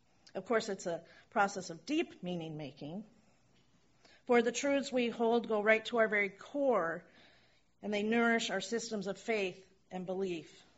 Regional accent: Mountain View, California, United States; born there; I was born in Mountain View, and my mom's from Sunnyvale.

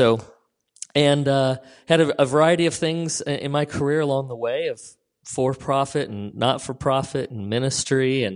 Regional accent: Colorado, United States; now in Arlington, United States; I grew up in Colorado, so I'm a big Colorado guy, and grew up a big Bronco fan.

